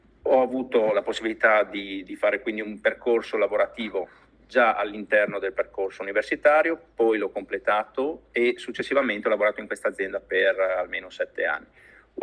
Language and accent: Italian; Udine, Friuli-Venezia Giulia, Italy; moved away as an adult; io sono originario di Udine, ho adesso 46 anni, quindi diciamo fino a 12 anni fa ho vissuto e lavorato, studiato e lavorato a Udine.